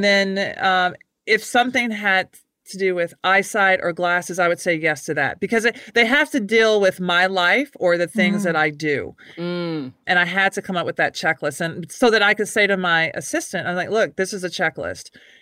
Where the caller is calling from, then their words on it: Washington, District of Columbia, United States; I'm actually in Washington, D.C.